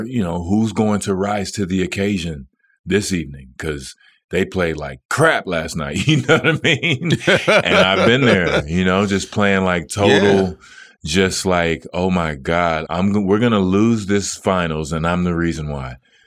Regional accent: Dallas, Texas, United States; With playing Dallas, it stung so bad for me because, yeah, it was my hometown.

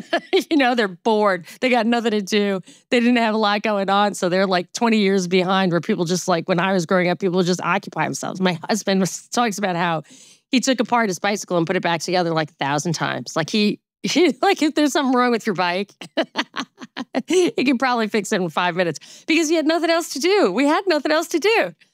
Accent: New York, United States; Maybe because I grew up in New York and they blocked the sidewalk.

